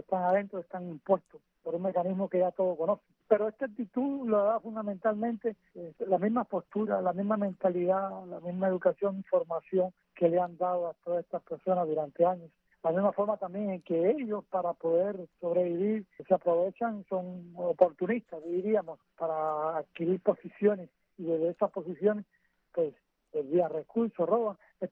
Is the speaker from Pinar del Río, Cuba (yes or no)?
no; Baracoa, Guantánamo, Cuba; born there; en el hogar donde yo nací, en Baracoa